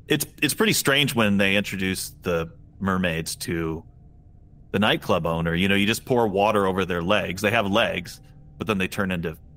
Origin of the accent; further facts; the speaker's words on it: United States; I don't know any Polish because I'm an American.